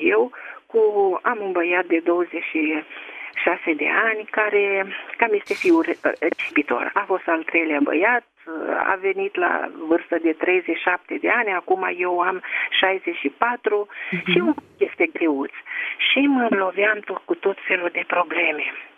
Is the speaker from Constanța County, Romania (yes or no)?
no; Tulcea, Tulcea County, Romania; din Tulcea.